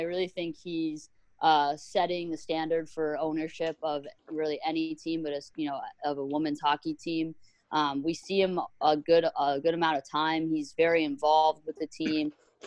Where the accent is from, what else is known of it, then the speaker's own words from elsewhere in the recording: Boston, Massachusetts, United States; I'm from Boston. I work in Boston.